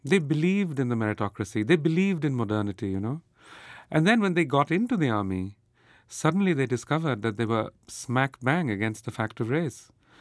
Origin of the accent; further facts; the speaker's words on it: India; I'm a writer from India